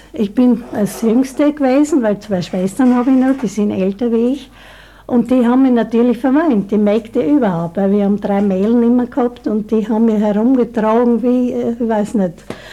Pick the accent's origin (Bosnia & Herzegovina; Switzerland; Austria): Austria; also born or lived in Yugoslavia; Aufgewachsen bin ich zum Teil bis 9 Jahre in Jugoslawien bei meinen Eltern. Und dann bin ich übersiedelt herüber nach Österreich. Weil mein Vater war von hier, von Österreich, und die Mutter eigentlich eine Jugoslawin nicht.